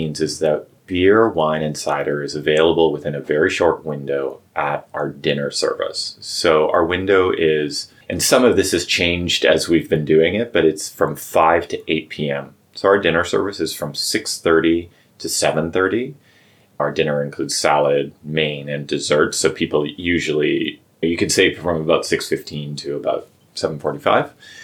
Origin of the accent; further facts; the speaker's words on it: British Columbia, Canada; So I grew up in British Columbia.